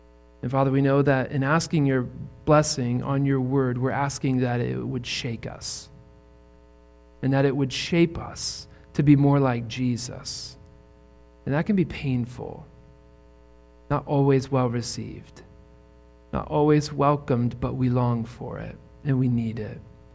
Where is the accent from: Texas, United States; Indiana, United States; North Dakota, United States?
Indiana, United States; I grew up in Indiana. We did not see guys like Ben all that often. Indiana has NASCAR fans like Wyoming has cowboys.